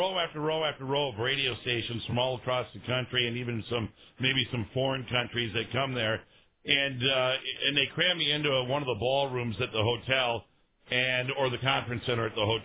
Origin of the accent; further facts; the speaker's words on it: Green Bay, Wisconsin, United States; And so I remember somebody coming over and realizing that I was from Green Bay.